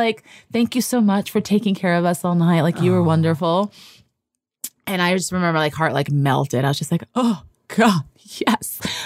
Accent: New York City, New York, United States; I grew up in New York City. I was taking the subway at 12. Like, you know, you just grow up fast when you grow up in New York.

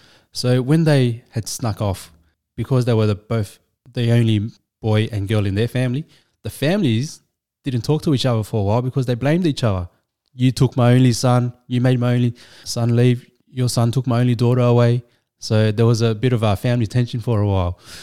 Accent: Hong Kong; born there; And I was born in Hong Kong. I was born in an English-speaking hospital.

